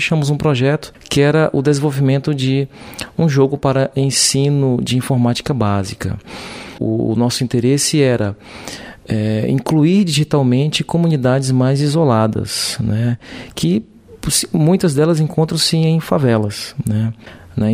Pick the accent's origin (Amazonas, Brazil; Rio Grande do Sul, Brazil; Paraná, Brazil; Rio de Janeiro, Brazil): Amazonas, Brazil; Manaus; sou de Manaus